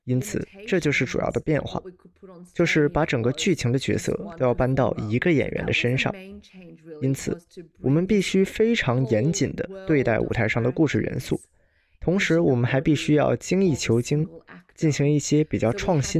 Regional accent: Australia; 但是通过情感上的真实来突出我们澳大利亚人历史中的残酷现实。

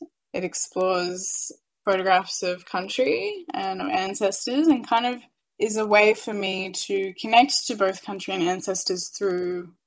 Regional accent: Victoria, Australia; now in Melbourne, Australia; I'm a proud Pitta Pitta woman, but born and raised on Wadawurrung country on the Surf Coast. I'm currently living on Wurundjeri country in Melbourne. So sort of always been based down on Kulin land in Victoria, but my mob are from central Queensland, central West Queensland.

